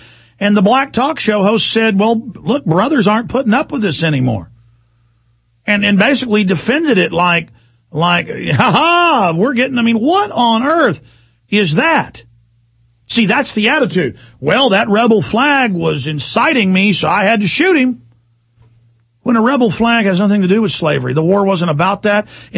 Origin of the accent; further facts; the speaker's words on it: Texas, United States; You know, I'm from Texas, where it's not really rebel flag country, even though Texas was involved on the rebel side